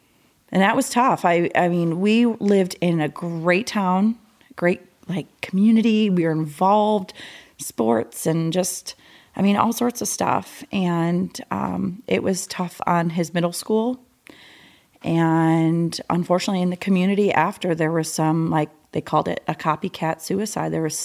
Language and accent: English; Michigan, United States; I was born and raised in Michigan, and my brother and I were 15 months apart, very close, no other siblings. And in Michigan, our school was 7th, 8th, 9th grade